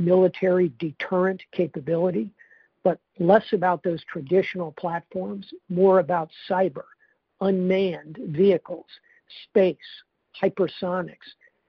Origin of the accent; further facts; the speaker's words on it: United States; I'm Greek American, so I'm allowed to know my Greek history.